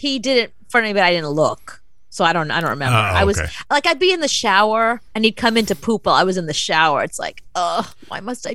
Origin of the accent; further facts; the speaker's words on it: Brooklyn, New York, United States; Even growing up in Brooklyn, we had one bathroom.